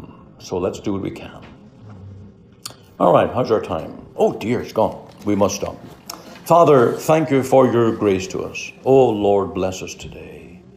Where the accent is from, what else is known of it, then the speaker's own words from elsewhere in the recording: Canada; But then, of course, we're Canadian and there's Americans who really don't want to be British.